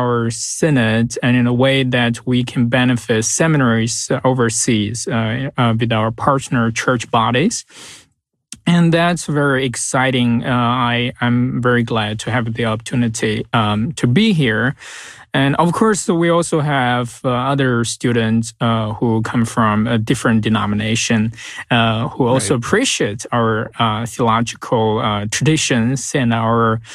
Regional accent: China; English is a second language; moved away as an adult; now in United States; Yeah, I came from China and grew up there and moved to U.S. and 4 years ago and did my master in Concordia Irvine.

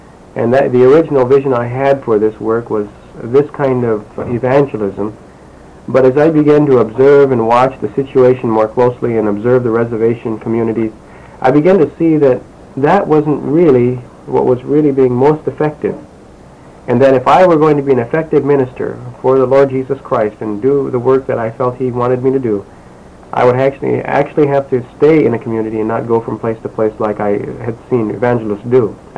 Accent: Neah Bay, Washington, United States; also born or lived in Tacoma; First of all, I grew up in Nia Bay, Washington for at least my grade school years, and then in 1960 my family moved from Nia Bay to a large metropolitan area, Tacoma, Washington.

